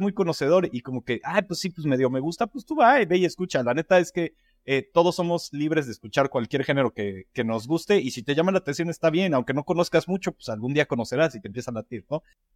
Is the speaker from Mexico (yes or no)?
yes; Mexico; yo siento que es como muy mexicano de ay, güey, qué chido, me caes muy chido, la madre, bla, bla, y como que ya invitas algo. Sí, siento que es mucho de nosotros.